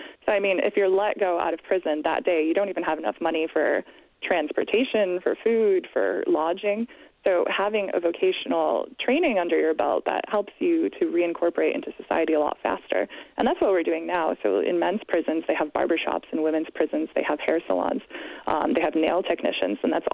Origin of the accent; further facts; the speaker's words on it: Chicago, Illinois, United States; I'm from Chicago, so I interviewed Deanne Benos, who's the founder of Women's Justice Initiative in Chicago